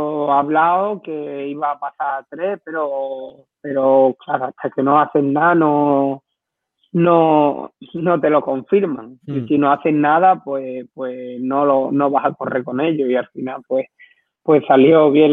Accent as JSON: {"language": "Spanish", "town": "Lebrija", "region": "Andalusia", "country": "Spain", "tie": "born or raised there", "said": "Sí, aquí en mi pueblo, todo el mundo, todo el mundo nos llevamos bien, todo el mundo nos conocemos."}